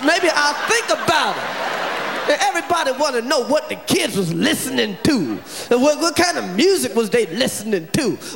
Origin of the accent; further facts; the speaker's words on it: Brooklyn, New York, United States; It's Brooklyn in the house! Cause I'm from Brooklyn!